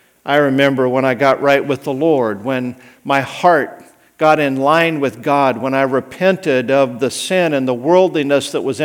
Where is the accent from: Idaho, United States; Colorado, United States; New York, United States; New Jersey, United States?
Idaho, United States; I grew up in Idaho. Are you kidding?